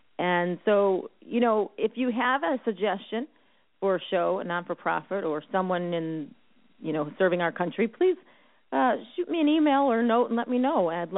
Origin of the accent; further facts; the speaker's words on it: Chicago, Illinois, United States; I'm from the Northwest Side, too.